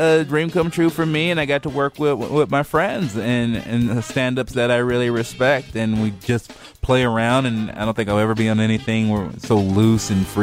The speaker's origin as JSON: {"language": "English", "town": "Portland", "country": "United States", "said": "I mean, I'm from Portland, and so I thought about doing it there"}